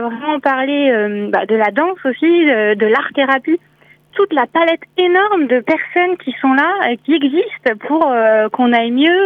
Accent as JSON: {"language": "French", "region": "Brittany", "country": "France", "tie": "born there", "said": "je suis revenue en Bretagne, parce que je suis née en Bretagne"}